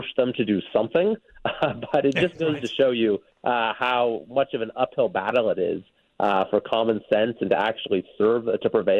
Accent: California, United States; You know, you sacrifice the most as a Californian, and you get the least in return

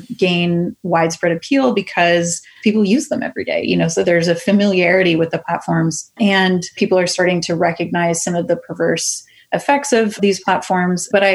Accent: Canada; now in United States; And I mentioned I'm a Canadian

